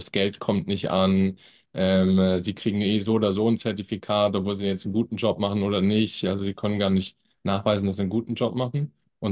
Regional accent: Wiesbaden, Hesse, Germany; also born or lived in Malaysia / Denmark / United States; ich komme aus Wiesbaden, bin dort aufgewachsen, habe dann irgendwie mal eine Weltreise gemacht, habe mal eine Zeit lang in Malaysia gelebt, dort für Continental gearbeitet, dann in Dänemark studiert

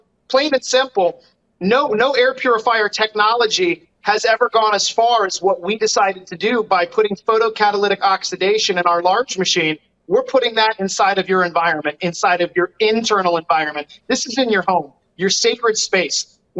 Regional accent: West Palm Beach, Florida, United States; since, you know, the early 80s growing up in West Palm Beach, Florida, when you would see crystal clear blue skies at the beach.

